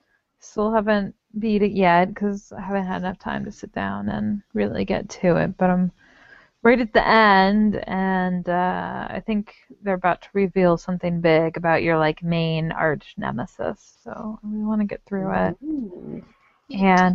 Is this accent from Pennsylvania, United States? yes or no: no; Texas, United States; You know, when I was little I grew up in Texas, I was always jealous of snow.